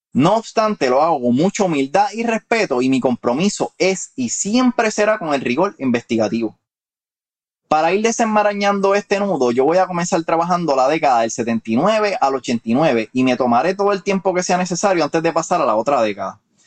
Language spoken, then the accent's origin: Spanish; New York, United States; now in Puerto Rico; al llegar a vivir acá me di cuenta que no soy puertorriqueño de la isla, sino de Nueva York.